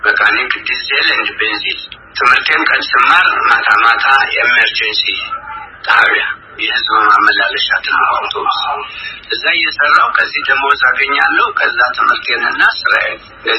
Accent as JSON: {"language": "Amharic", "town": "Jarsa", "region": "Amhara", "country": "Ethiopia", "tie": "born there", "said": "የተወለድኩት ወሎ ጠቅላይ ግዛት የቹ አውራጃ ጃርሳ ቀበሌ ይባላል።"}